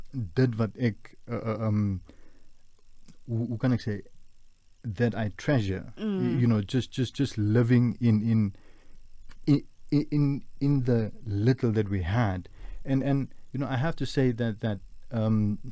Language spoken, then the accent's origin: Afrikaans; Johannesburg, Gauteng, South Africa; also born or lived in Namenskraal; ek was gebore in Johannesburg, maar omdat my ma enkel ouer was, kon sy nie na my omsien nie, en ek het met my oma geblei in Namenskraal in, en tot op die orde van 8 jaar het ek in Namenskraal gebrei